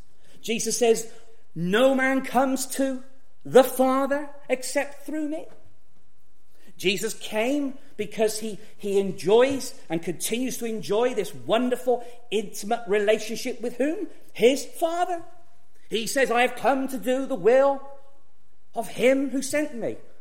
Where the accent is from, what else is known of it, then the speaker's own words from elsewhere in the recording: Gloucester, South West England, United Kingdom; When I was a young boy growing up in Trinity Baptist in Gloucester